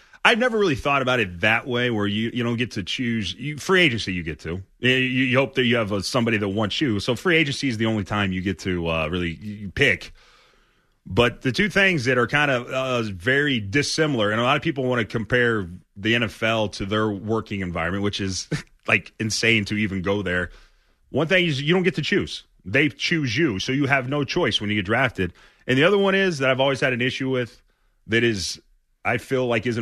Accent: the South, United States; I'm from the South. I got a lot of my dad in me

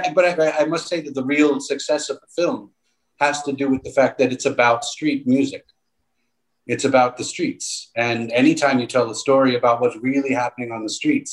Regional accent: New York, United States; even though I grew up in New York and Long Island, my parents kept us on a steady diet of Lavani music and a lot of Marathi old films

